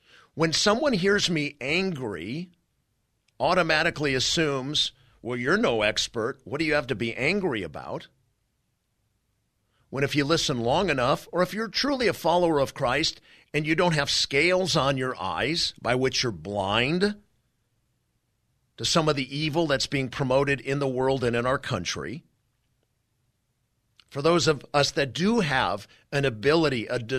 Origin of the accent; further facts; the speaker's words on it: United States; as a citizen of the United States, as an American who loves this country